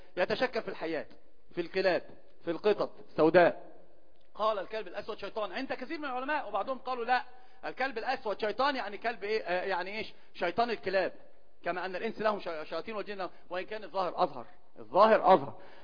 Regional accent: Upper Egypt, Egypt; احنا عندنا في الصعيد كان بيحكوا لنا حكايات بيخوفونا عشان ما يطلعش بره بالليل

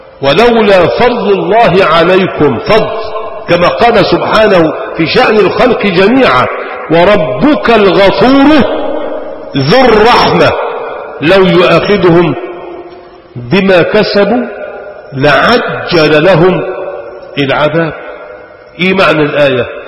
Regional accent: Sharqia Governorate, Egypt; يا عم باكل بس انا راجل شرقاوي

